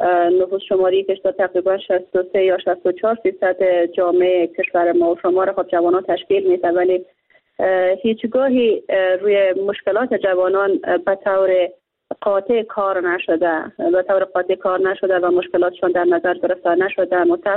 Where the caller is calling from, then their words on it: Bamyan, Afghanistan; از ولایت بامیان هستم